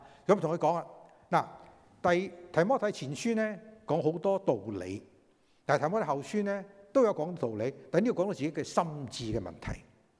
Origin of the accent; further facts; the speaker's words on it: China; 我哋中國人咧好中意講忠孝